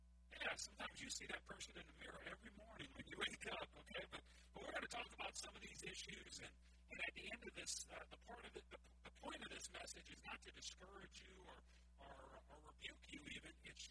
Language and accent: English; Louisiana, United States; Now, I'm a Cajun, and most of you are as well.